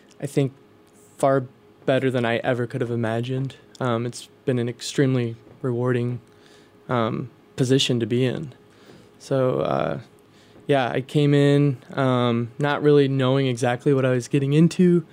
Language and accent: English; Midwest, United States; I grew up in the Midwest. Lots of steel weld.